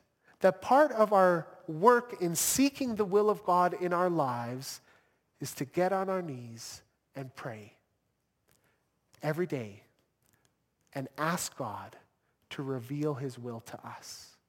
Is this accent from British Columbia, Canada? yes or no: no; Toronto, Ontario, Canada; now in Calgary, Canada; when I was growing up in Toronto that I would one day be standing right here.